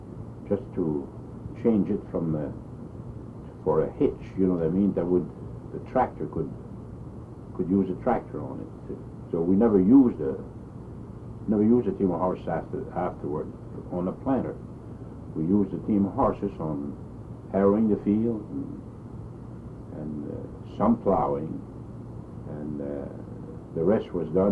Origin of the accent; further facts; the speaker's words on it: St. David, Maine, United States; also born or lived in Senegat; I was born in Senegat, Maine, and I lived there for 4 years. I was born in 1910. Then we moved to San David, a farm that my dad had bought from Arthur Daigle.